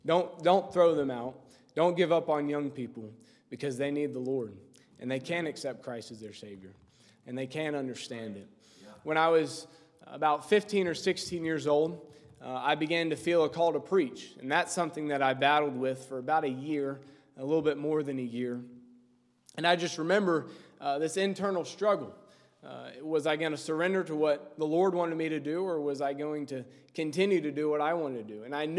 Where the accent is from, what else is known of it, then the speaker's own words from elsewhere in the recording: Knoxville, Tennessee, United States; I grew up in Knoxville, Tennessee, just like Wyatt there at the Temple Baptist Church, and under Pastor Clarence Sexton.